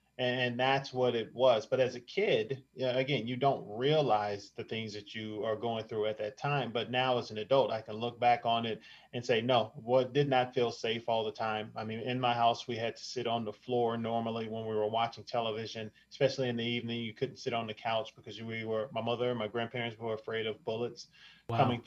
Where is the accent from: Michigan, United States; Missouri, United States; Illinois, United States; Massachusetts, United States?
Illinois, United States; Chicago; I'm from Chicago.